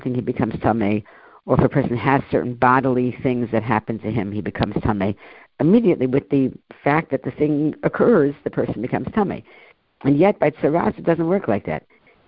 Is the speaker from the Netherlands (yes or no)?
no; Monticello, New York, United States; You know, I grew up in Monticello.